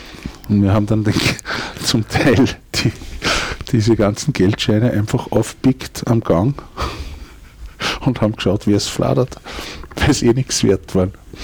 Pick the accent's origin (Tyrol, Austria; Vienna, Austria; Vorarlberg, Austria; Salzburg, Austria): Salzburg, Austria; also born or lived in Upper Austria; Ich bin nicht aus Wien. Ich bin gebürtig in Oberösterreich, aber dacht in Salzburg aufgewachsen.